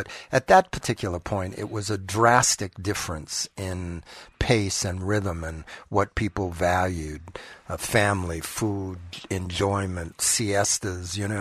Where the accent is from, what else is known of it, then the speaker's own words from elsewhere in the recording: Lynnfield, Massachusetts, United States; Well, I grew up in New England, a little town called Lynnfield on the North Shore of Boston.